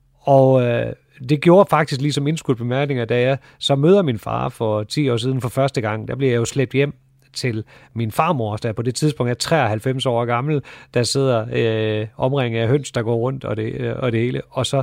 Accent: North Denmark Region, Denmark; Ja, det har jeg faktisk.

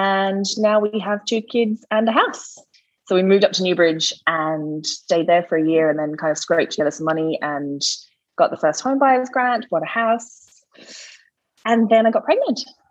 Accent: Australia; moved away as an adult; now in Ireland; So I'm Australian, obviously. I'm a school teacher, and we moved here in 2016.

